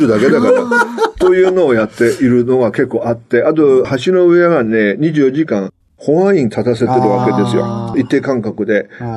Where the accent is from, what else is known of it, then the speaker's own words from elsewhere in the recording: China; Japanese is a second language; 僕ら中国人昔からなんですよ。